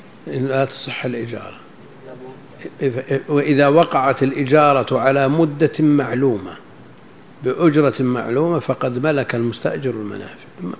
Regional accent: Riyadh Province, Saudi Arabia; المقصود أن مثل هذا كان موجود عندنا في نجد وكثير

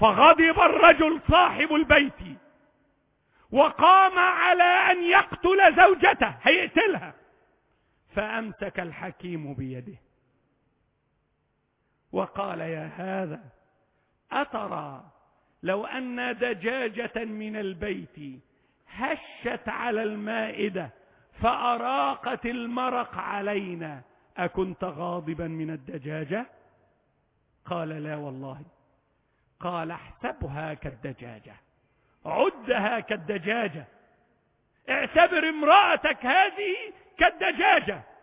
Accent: Egypt; بلادنا مصر

